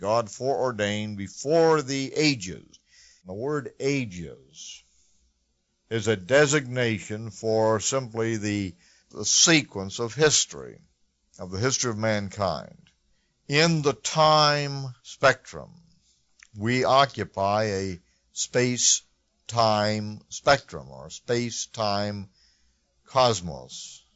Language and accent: English; Siloam Springs, Arkansas, United States; born there; I'm just an old archy. I was born in Arkansas in a little town of 3,000 people called Siloam Springs.